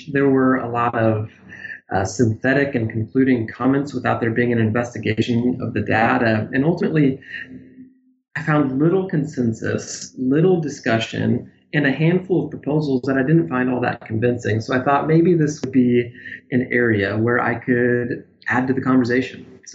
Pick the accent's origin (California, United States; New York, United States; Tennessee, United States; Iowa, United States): Iowa, United States; Pella; So I grew up in Iowa, a little town called Pella. They make windows there, if you've ever heard of Pella windows.